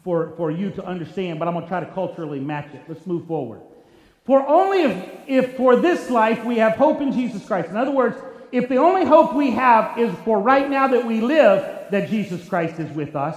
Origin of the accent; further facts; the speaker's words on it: Kentucky, United States; I know y'all's not a term y'all understand around here, but I'm from Kentucky, bear with me.